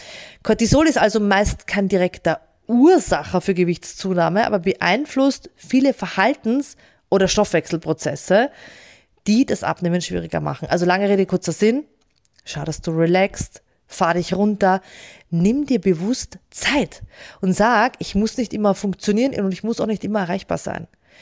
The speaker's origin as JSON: {"language": "German", "town": "Burgersdorf", "country": "Austria", "said": "ich starte einfach da, wo ich herkomme, im Burgersdorf."}